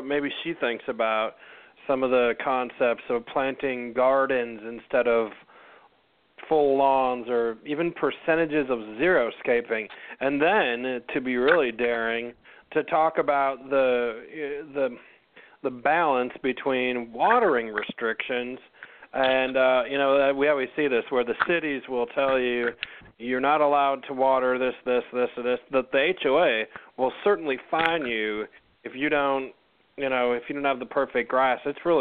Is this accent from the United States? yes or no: yes; Wisconsin, United States; I grew up in Wisconsin originally, so I mean, I should have had them.